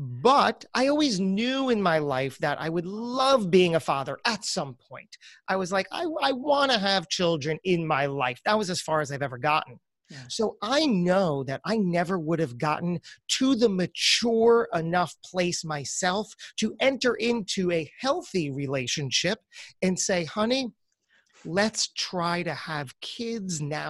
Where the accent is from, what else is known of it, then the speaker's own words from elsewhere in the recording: New Jersey, United States; I then came back to my home state of New Jersey to thankfully be able to live with my parents